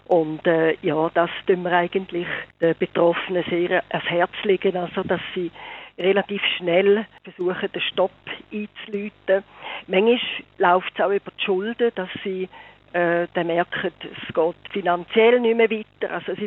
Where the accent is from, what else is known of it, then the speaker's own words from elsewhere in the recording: Switzerland; auch bei uns in der Schweiz